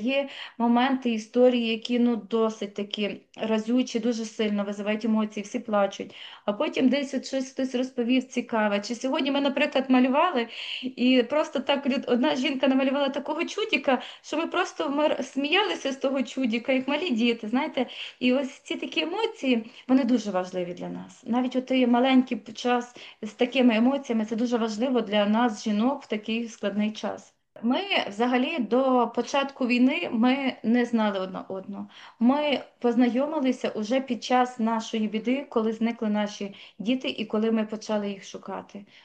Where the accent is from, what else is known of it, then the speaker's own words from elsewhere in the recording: Letychiv, Khmelnytskyi Oblast, Ukraine; now in Kyiv Oblast, Ukraine; Я сама народилася і виросла на Хмельниччині, маленькому містечку Летичів, а на даний момент я проживаю на Київщині, близько під містом Київ.